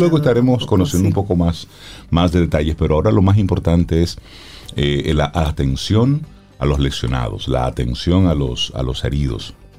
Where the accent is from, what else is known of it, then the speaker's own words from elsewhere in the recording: Salcedo, Hermanas Mirabal, Dominican Republic; mi solidaridad para mi pueblo Salcedo con esto